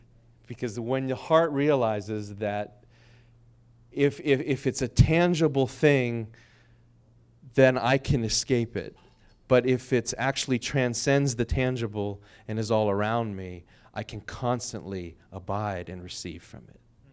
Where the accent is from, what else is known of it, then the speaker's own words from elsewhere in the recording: Hagerstown, Maryland, United States; So now when I grew up in Hagerstown, Maryland, so go from Pittsburgh to Hagerstown, we always go by Bedford.